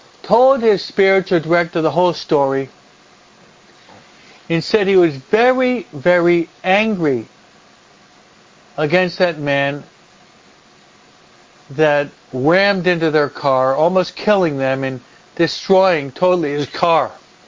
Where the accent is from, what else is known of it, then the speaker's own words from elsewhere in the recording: New York, United States; also born or lived in New Jersey; I lived in the East Coast. I was brought up on the East Coast, New York and New Jersey, and where you have snowfalls at this time.